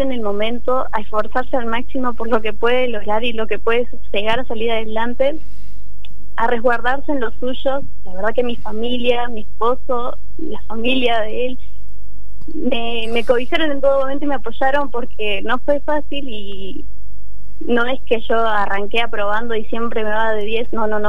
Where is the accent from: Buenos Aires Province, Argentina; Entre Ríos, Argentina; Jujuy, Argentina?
Buenos Aires Province, Argentina; Tandil; born there; Yo nací en Tandil, mi papá militar, mi mamá lo seguía para todas partes y como familia nos mudamos varias veces, tanto a Buenos Aires, Comodoro, porque Comodoro, Rivadavia, Chubut es de donde somos.